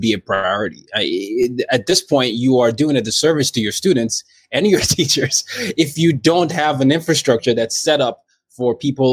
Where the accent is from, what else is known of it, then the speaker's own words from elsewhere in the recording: Nigeria; And me as a Nigerian, understanding that, you know, Wi-Fi speeds can be different based on where you are